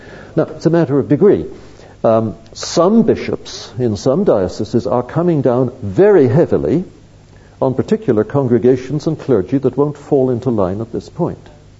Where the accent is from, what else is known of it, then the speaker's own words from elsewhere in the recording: Canada; And I'm not an American, I'm a Canadian, I'm just I live just 30 miles from the American border.